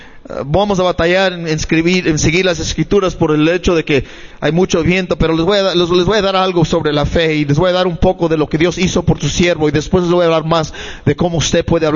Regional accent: Los Angeles, California, United States; Y yo soy de Los Ángeles, yo nací en Los Ángeles y estábamos ahí en el este de Los Ángeles. Esa área es reconocida por los pandillas.

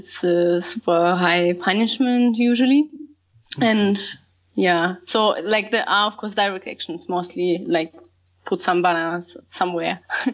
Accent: Russia; English is a second language; now in Germany; I'm from Germany, but from Russia.

